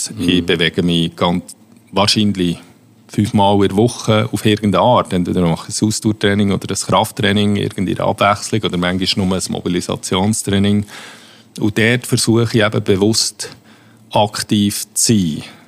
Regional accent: Huttwil, Bern, Switzerland; Landsendu aus Huttwil.

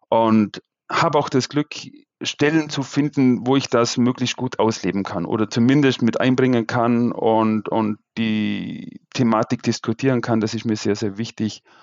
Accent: Austria; Ich komme sozusagen aus den Bergen von Österreich und ich fühle mich da wohl.

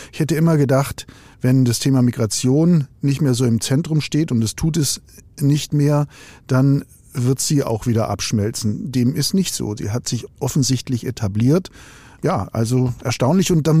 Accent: Baden-Württemberg, Germany; auch in einem Land wie Baden-Württemberg, was ich jetzt nicht so als Protestland konnotiert habe, und ich komme aus der Gegend

